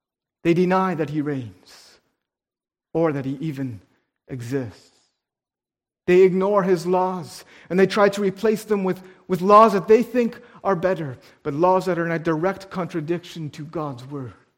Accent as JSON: {"language": "English", "region": "British Columbia", "country": "Canada", "tie": "born or raised there", "said": "I grew up in the Fraser Valley on the West Coast."}